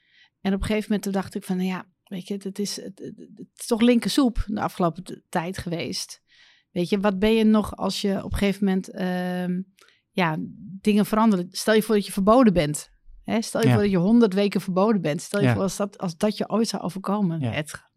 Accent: Amsterdam, North Holland, Netherlands; Want ik kom uit Amsterdam.

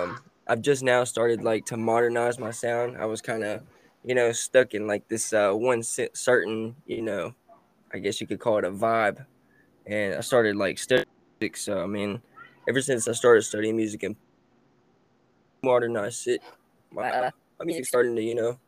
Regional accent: Johnson City, Tennessee, United States; I'm from Johnson City, Tennessee. I'm an upcoming artist.

